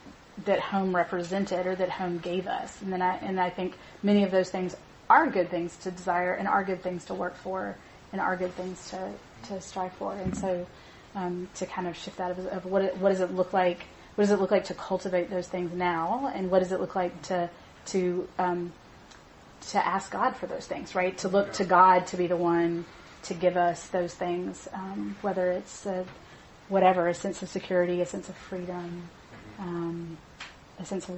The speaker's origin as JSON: {"language": "English", "town": "Chattanooga", "region": "Tennessee", "country": "United States", "tie": "born or raised there", "said": "when I was growing up in Chattanooga, we used to always say that when people asked you where you went to school, they're not asking where you went to college, they're asking where you went to high school."}